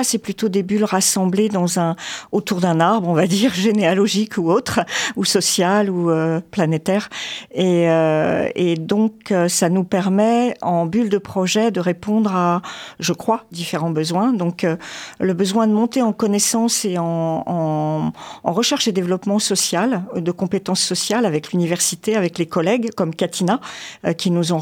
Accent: Niort, Nouvelle-Aquitaine, France; je suis native de Niort

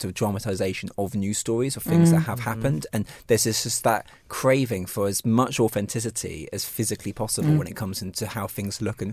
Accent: Salisbury, South West England, United Kingdom; And I'm from Salisbury.

